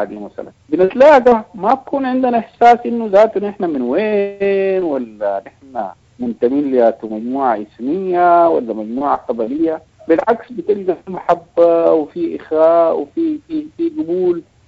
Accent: Sudan; إحنا كلنا سودانيين

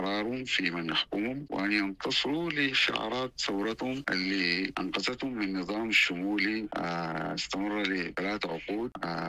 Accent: Sudan; يتحكمون في مصير العمل السياسي السوداني كسودانيين

